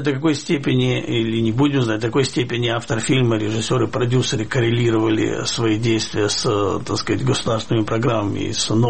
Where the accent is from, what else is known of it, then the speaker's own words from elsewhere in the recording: Kyiv, Ukraine; Вы знаете, скажу вам, как киевлянин, после Майдана, событий 2014 года